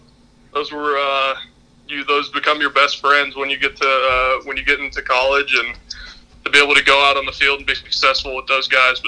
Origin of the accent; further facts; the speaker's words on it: Brenham, Texas, United States; It was in Houston, so as y'all know, I'm from Brenham, so that's about an hour and a half from the stadium.